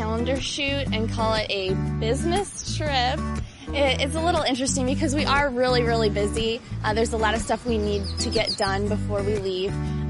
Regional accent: Chicago, Illinois, United States; moved away as an adult; now in Kansas City, United States; I'm from Chicago, Illinois.

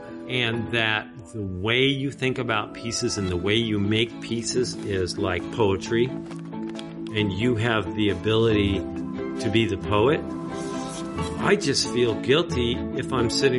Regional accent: Kansas City, United States; I grew up in Kansas City, and I basically almost couldn't read.

